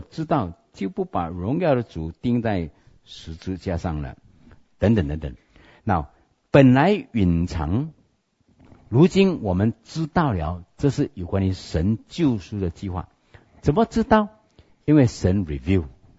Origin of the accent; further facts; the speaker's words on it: China; 我们中国人有个叫西方的歌王